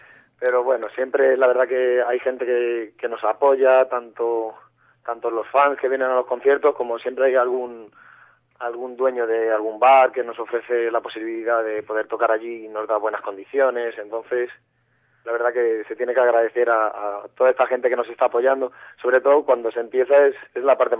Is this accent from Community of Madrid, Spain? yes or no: yes; Madrid, Community of Madrid, Spain; Soy de allí de Madrid, ¿no?